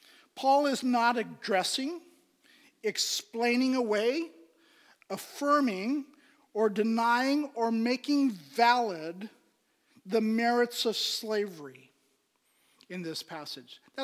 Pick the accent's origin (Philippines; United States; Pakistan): Pakistan; But in growing up in Pakistan, being born and raised there, we had servants.